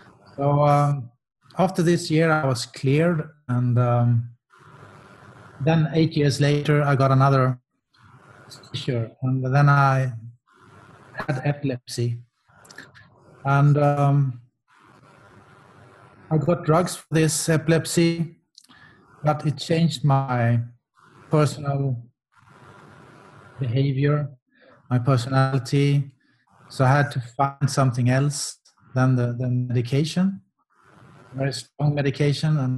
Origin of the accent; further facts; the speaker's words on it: West Coast, Sweden; I come from the Swedish west coast, just below Gothenburg.